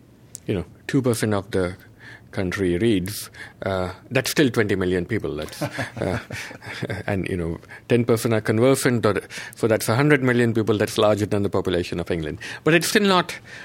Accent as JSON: {"language": "English", "country": "India", "tie": "born or raised there", "said": "But growing up in India, we had very few electronic goodies, for example."}